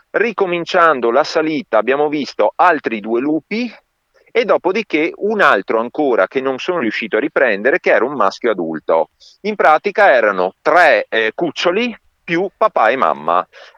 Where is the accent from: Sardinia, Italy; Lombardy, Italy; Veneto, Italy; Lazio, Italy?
Veneto, Italy; Venice; now in Caviola, Italy; sono veneziano, vengo a Caviola Pisoliva dal 94, ho casa quassù